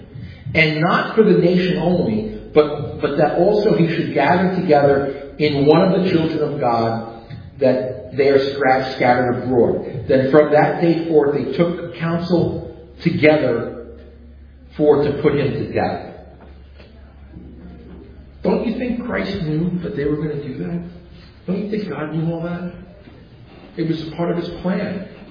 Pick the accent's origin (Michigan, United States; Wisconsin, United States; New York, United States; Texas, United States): New York, United States; New York City; Now, I grew up in New York, and one of the things that we had when I was a kid, and you probably have heard of this, the Son of Sam murders and David Berkowitz, and it really gripped the city of New York